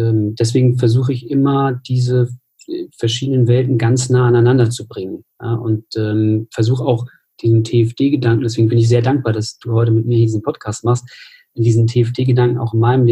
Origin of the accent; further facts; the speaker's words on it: Hamburg, Germany; dass ich bin selber Hamburger